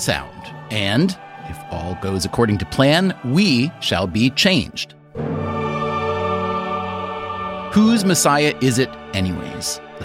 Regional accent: New York, United States; which is my hometown orchestra.

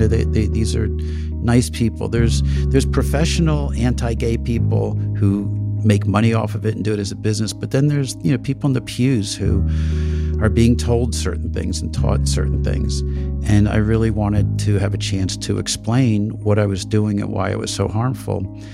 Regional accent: the North, United States; Was it that I was Jewish, gay, or from the North? And the number one thing they didn't like is that I was from the North.

